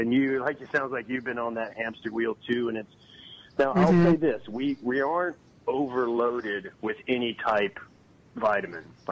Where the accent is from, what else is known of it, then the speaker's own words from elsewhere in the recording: West Monroe, Louisiana, United States; I grew up in West Monroe, Louisiana, where the Duck Dynasty guys are, you know. Went down to Tulane and played football and baseball.